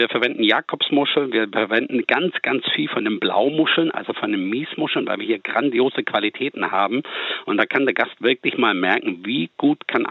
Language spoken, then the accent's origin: German; Baden-Württemberg, Germany; now in Sylt, Germany; Und ich komme aus dem Schwabenland ursprünglich.